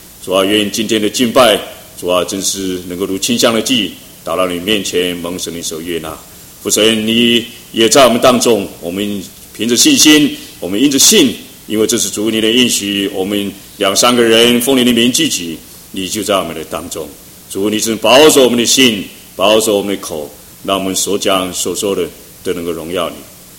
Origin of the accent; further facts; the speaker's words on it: China; 我们中国人有一句话说，种瓜得瓜，种豆得豆